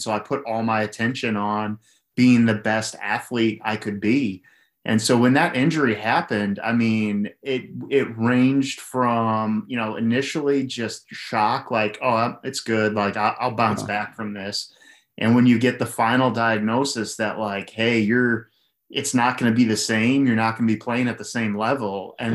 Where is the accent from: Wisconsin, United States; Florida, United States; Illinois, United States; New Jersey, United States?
Wisconsin, United States; Milwaukee; now in Charlotte, United States; I grew up in Milwaukee. So I moved down to Charlotte, North Carolina about 3 years after I started